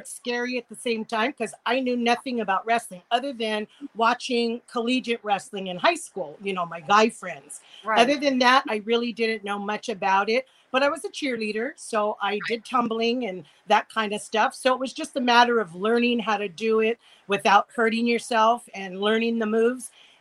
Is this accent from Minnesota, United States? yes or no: no; Alhambra, California, United States; I grew up in Alhambra, California, and I was Miss Alhambra